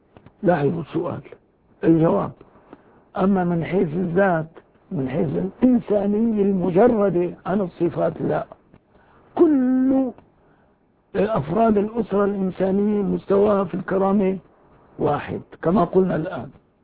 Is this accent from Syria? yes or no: yes; Syria; أن أقول لك أنا من سوريا، أنا من هذا البلد